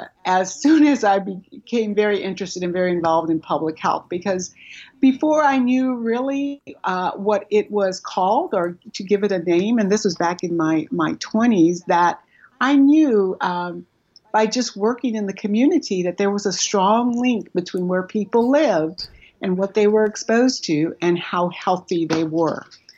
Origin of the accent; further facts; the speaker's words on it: San Antonio, Texas, United States; I am from San Antonio, Texas, so this is where I live, born and bred here, so very, very much a part of the community here.